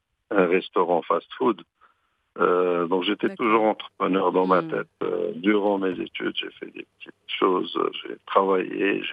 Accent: Morocco; J'ai décidé de quitter cette multinationale, de rentrer chez moi au Maroc, de lancer une franchise dans le monde de l'immobilier.

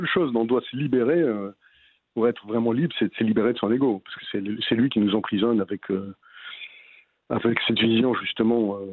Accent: Berkane, Oriental, Morocco; born there; Je suis né à Berkane, je suis berkanais.

